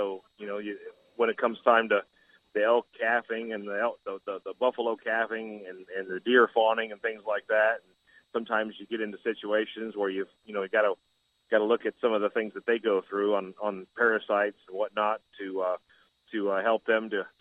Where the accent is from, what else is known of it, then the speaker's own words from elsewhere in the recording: South Bend, Indiana, United States; So I grew up in South Bend, Indiana on 5 acres, and we raised our own beef.